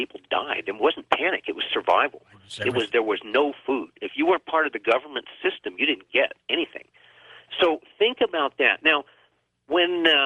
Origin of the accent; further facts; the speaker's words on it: Vermont, United States; Because I grew up in Vermont, and I grew up hunting and fishing.